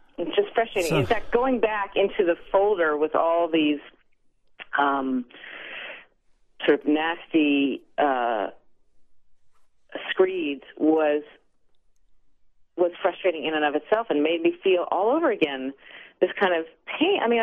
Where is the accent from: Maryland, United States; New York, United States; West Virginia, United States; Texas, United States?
New York, United States; New York City; this book that was nominated for the Women's Prize for Fiction was not even reviewed in my hometown paper, the New York Times